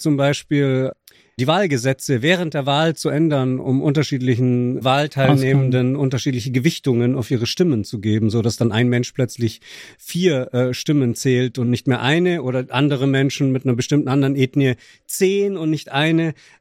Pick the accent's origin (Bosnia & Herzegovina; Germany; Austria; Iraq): Bosnia & Herzegovina; German is a second language; Ich bin Bosnier, ich bin dort geboren und aufgewachsen.